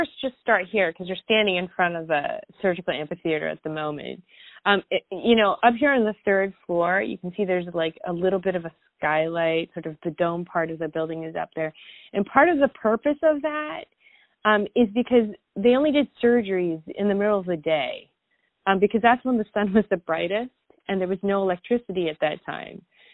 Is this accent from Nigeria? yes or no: no; Canada; now in United States; You know, I'm Canadian, but I began my nursing career here in the United States at this hospital.